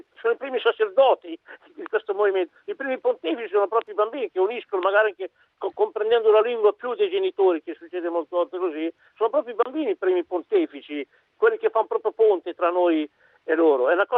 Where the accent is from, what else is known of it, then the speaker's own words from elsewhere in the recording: Lurago Marinone, Lombardy, Italy; Sì, l'Urago Marinone Como, un grandissimo paese, il mio paese nativo